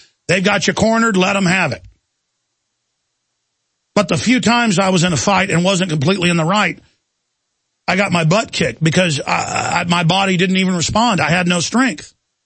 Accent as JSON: {"language": "English", "town": "Dallas", "region": "Texas", "country": "United States", "tie": "born or raised there", "said": "But the times in my life growing up in Dallas"}